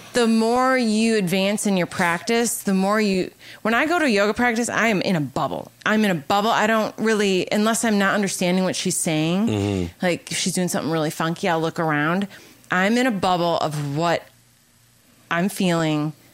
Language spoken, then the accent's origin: English; Wisconsin, United States; I grew up in Wisconsin, small town.